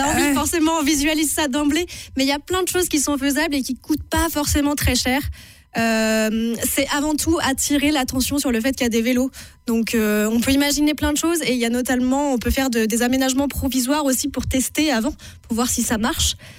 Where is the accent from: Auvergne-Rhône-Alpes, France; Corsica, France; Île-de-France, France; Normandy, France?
Auvergne-Rhône-Alpes, France; also born or lived in Brussels; Moi, je suis originaire de la région iséroise, proche de Grenoble. Mais j'arrive de Bruxelles